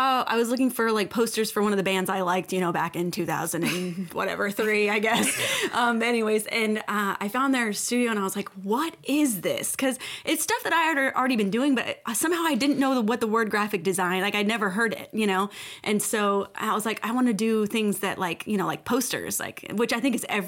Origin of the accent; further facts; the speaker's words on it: Kentucky, United States; And especially like growing up in Kentucky